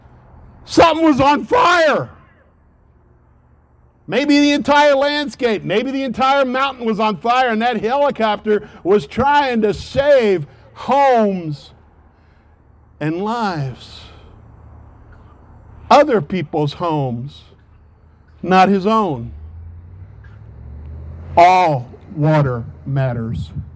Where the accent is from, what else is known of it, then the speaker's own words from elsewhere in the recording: Akron, Ohio, United States; I remember growing up in Akron, Ohio, and looking down the main street of Akron, Ohio, which is called Market Street.